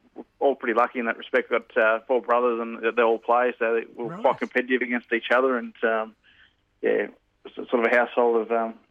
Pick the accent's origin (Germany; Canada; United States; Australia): Australia; Bendigo, Victoria; Well, there's the next Comm Games will be in my hometown, Bendigo.